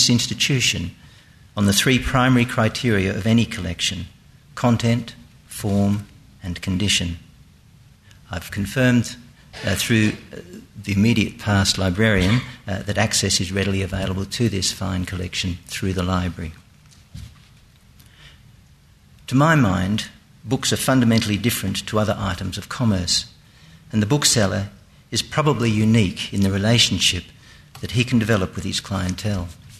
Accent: South Australia, Australia; born there; I was born in South Australia, and for many years I've been a self-employed antiquarian bookseller in Adelaide, with my main shop on North Terrace.

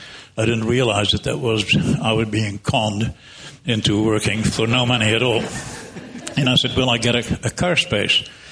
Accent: Melbourne, Victoria, Australia; from Melbourne

